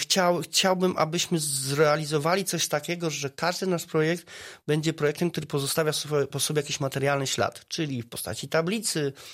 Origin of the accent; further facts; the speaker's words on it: Wrocław, Lower Silesian Voivodeship, Poland; born there; now in Zielona Góra, Poland; z urodzenia jestem wrocławianinem, z serca już od dawna, od kilkunastu lat lubuszaninem, zielonogórzaninem.